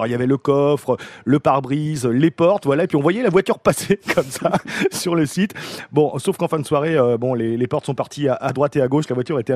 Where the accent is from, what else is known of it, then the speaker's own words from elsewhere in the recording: Rennes, Brittany, France; born there; je suis né à Rennes, je suis un pur beurre.